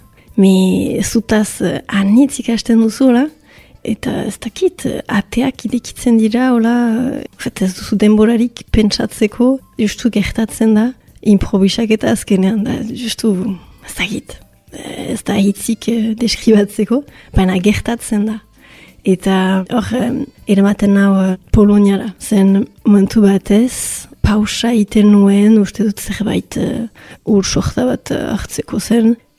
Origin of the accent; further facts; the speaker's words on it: Bayonne, Nouvelle-Aquitaine, France; Baionakoa naiz, eta bon, ostakit importantea den, me ogoita amabost urte ditut.